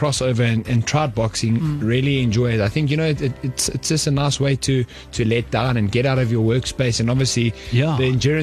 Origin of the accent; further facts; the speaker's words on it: Johannesburg, Gauteng, South Africa; born and bred Johannesburg. I grew up in an area called Highlands North.